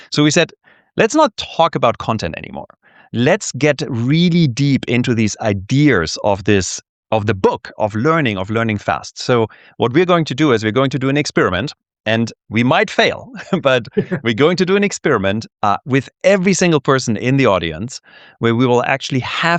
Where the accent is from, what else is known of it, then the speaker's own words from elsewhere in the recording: Germany; English is a second language; I grew up in Germany.